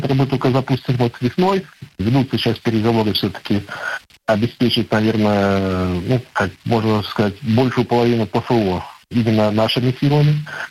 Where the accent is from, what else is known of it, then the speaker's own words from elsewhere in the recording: Belarus; now in Russia; Сам я белорус, хотя уже, наверное, 30 год здесь живу, в Башкортостане. Прикипел, можно уже сказать, к региону.